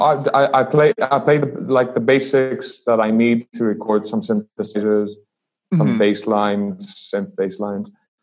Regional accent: Athens, Attica, Greece; moved away as an adult; now in London, United Kingdom; Yeah, I was born in London. Yeah, but I moved to Greece like when I was one year old.

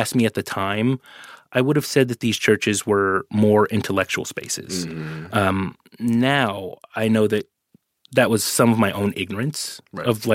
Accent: Oakland, California, United States; But I grew up in the Bay Area in Oakland, which is really diverse.

